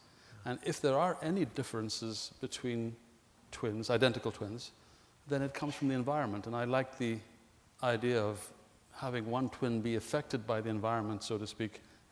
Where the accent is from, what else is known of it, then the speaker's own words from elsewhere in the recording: Ethiopia; I was born in Ethiopia, and I lived through the very same political, social events